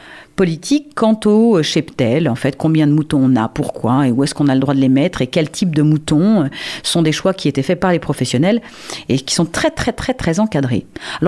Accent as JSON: {"language": "French", "region": "Normandy", "country": "France", "said": "qui est venue s'installer par chez nous, en tous les cas, en Normandie"}